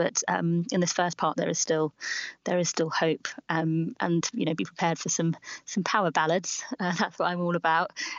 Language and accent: English; Esher, South East England, United Kingdom; also born or lived in Oxshott / Cobham; I grew up in the area where I grew up in Esher and also Oxshott Cobham in my youth. Yeah, went to a school in Guildford. So, yes, Surrey is my home.